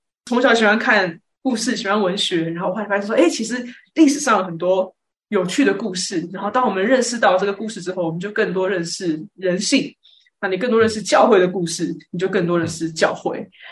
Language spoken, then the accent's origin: Chinese; Taiwan; 我在台湾长大，然后我在台湾读的高中大学，然后我大学的时候呢，我是读外文系的。